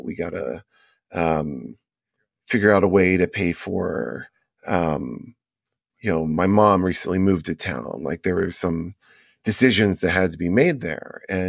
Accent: Houston, Texas, United States; also born or lived in Las Vegas; I grew up in Houston, but a lot of my time was spent in Vegas. My grandparents lived with us in Houston

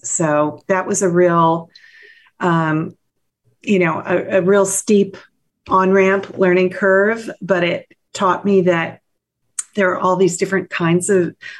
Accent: Palo Alto, California, United States; Well, I grew up here in the Bay Area. I grew up in Palo Alto, which was a wonderful place to grow up.

